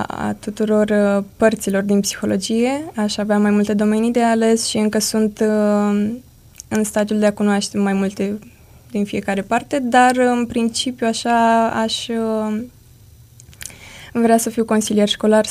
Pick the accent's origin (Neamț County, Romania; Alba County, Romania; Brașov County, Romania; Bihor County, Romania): Neamț County, Romania; Cândești; Sunt din Neamț, mai exact din Cândești.